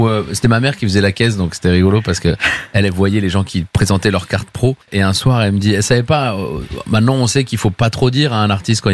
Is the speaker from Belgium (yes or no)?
no; Montpellier, Occitanie, France; Moi, je venais de Montpellier, j'étais un peu à la mentalité rugby, les valeurs de l'Ovalie, quoi.